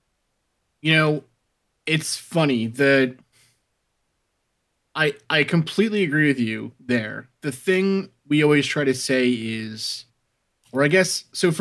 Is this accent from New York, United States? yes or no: yes; Staten Island, New York, United States; I grew up in Staten Island, you grew up in Newark, in that same kind of area of the world.